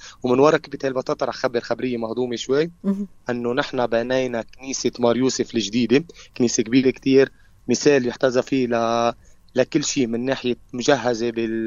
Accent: Ain Zebdeh, Beqaa, Lebanon; رغم أنه عين زبدة صغيرة منا كبيرة، بس في عنا 2 موتيل

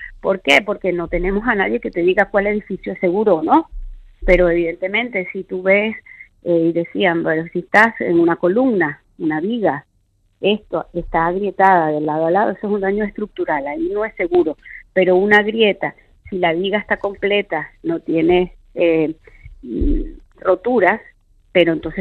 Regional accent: Canary Islands, Spain; somos muchísimos canarios que tenemos algún familiar o alguna persona que conoce que esté en Venezuela.

